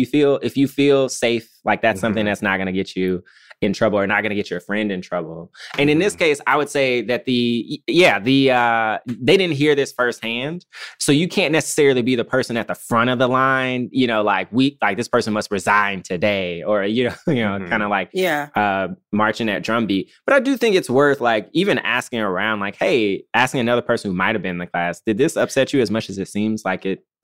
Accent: Memphis, Tennessee, United States; I'm from Memphis, Tennessee. Yeah. And it's like, I mean, the thing about Memphis is it's really nice. It's like a lot of, like, it's a city. So, and it's like a majority Black city.

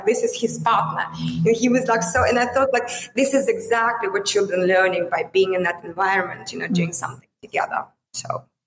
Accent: Russia; English is a second language; moved away; when I came from Russia, it was just not like, I didn't know what it was.

